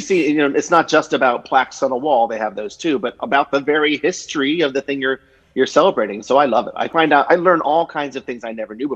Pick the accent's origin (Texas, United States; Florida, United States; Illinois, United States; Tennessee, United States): Florida, United States; Fort Lauderdale; I grew up partly in Fort Lauderdale, and the swimming one was there, but I never went to it.